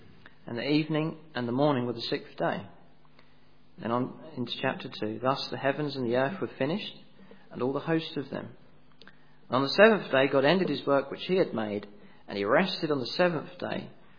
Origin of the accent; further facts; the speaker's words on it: England, United Kingdom; And if I'm from England, and I'd say that most that profess to be Christian do not keep the Sabbath day